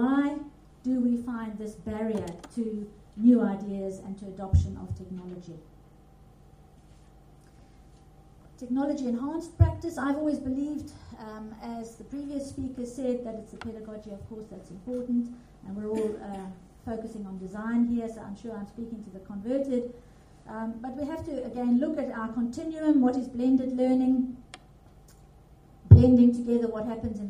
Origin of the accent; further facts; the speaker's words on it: South Africa; now in United Kingdom; I come from South Africa, so on the right-hand side, those are the terms that I was used to using